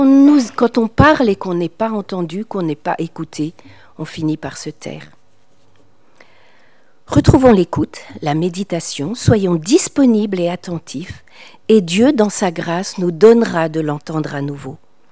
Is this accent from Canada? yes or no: no; France; En tant que Français, on a un petit peu de mal avec le mot discipline.